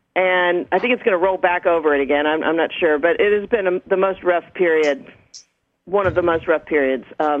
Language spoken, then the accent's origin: English; United States; now in New Zealand; Actually, I'm an American that's in New Zealand. I live here in New Zealand.